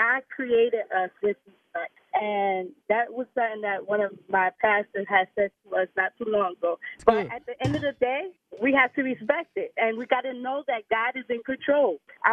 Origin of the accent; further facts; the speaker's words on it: Philadelphia, Pennsylvania, United States; I'm from Philly.